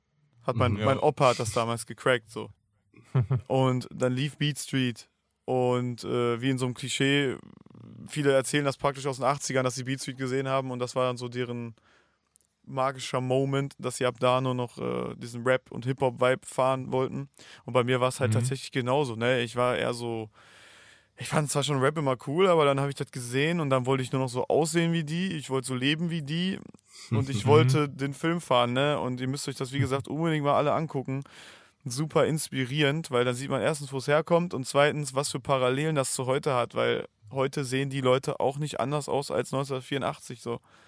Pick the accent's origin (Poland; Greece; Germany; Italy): Germany; North Rhine-Westphalia; Also ich komme hier, wir sind hier am Rande des Ruhrpots, komme ich her sozusagen. Und mittlerweile hier in der Villa Untergrund ist es ja eher so am Möhnesee. Mhm. Noch ein Stück weiter sozusagen.